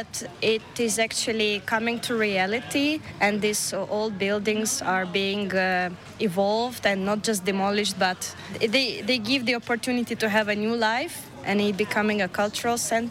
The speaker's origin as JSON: {"language": "English", "region": "Saint Petersburg", "country": "Russia", "said": "I came from St. Petersburg in Russia, and I feel like Russia is very big."}